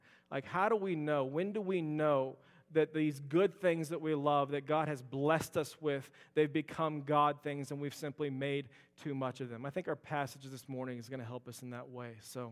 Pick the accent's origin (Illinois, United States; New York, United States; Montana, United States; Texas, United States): Texas, United States; Houston; I grew up in the Houston area, and so the Astros are my first love, and even the bad years.